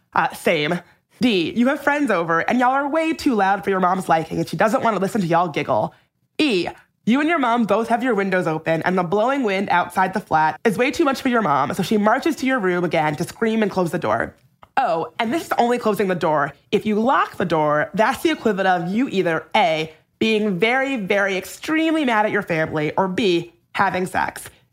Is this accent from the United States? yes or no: no; Hungary; English is a second language; Well, I'm from Hungary, and in our household, closing the door is not a common thing.